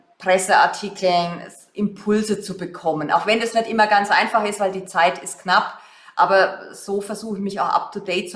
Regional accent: Germany; da tun wir uns als Deutsche übrigens auch schwer

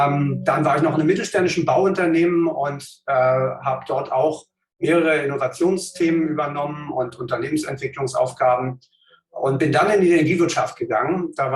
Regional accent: Berlin, Germany; born or raised there

